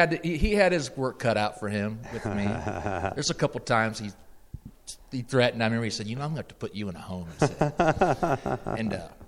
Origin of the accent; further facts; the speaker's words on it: Iowa, United States; Yeah, I grew up in Iowa. My mom and dad were awesome.